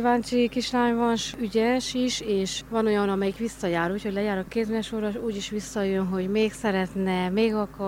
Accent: Porumbenii Mari, Harghita, Romania; Nagy Galambfalváról.

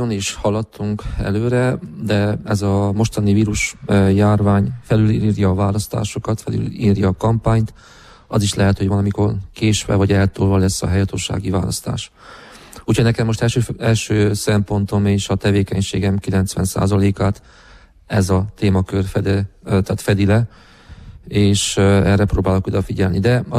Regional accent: Gheorgheni, Harghita, Romania; moved away as an adult; now in Miercurea Ciuc, Romania; én Gyergyóban születtem, ott nevelkedtem, 26 éves korom óta költöztem be Csíkban

